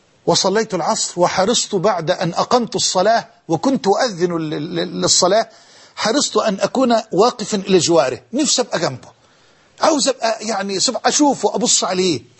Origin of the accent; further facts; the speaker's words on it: Damoh, Dakahlia, Egypt; 6 سنين، وكنت في هذا الوقت أعشق الأذان، وأؤذن في مسجدنا في قريتنا المتواضعة دموه، ما كانش فيه لا كهرباء لسه ولا فيه الطرق مرصوفة